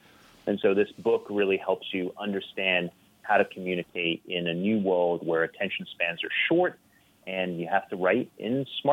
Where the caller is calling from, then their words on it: North Carolina, United States; I'm actually in North Carolina today.